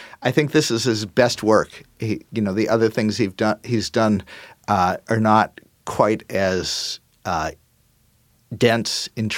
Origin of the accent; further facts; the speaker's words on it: Boston, Massachusetts, United States; I'm originally from Boston.